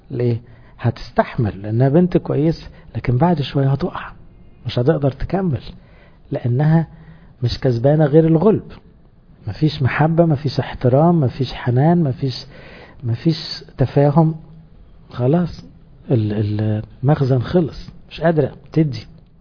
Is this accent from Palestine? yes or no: no; Upper Egypt, Egypt; انا صعيدي على فكره، مش عايز يزعل.